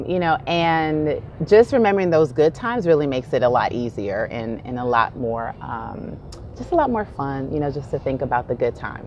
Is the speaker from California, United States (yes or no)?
yes; Los Angeles, California, United States; Yeah, I'm from South Central Los Angeles.